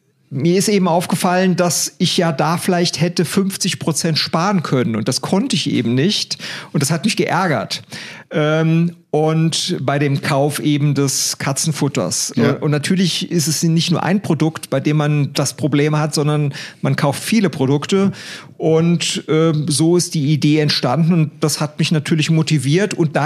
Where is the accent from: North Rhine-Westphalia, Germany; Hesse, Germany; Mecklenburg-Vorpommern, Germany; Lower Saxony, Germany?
Hesse, Germany; Idstein; Ich komme aus Idstein, das ist 40 Kilometer von Frankfurt entfernt, bin Unternehmer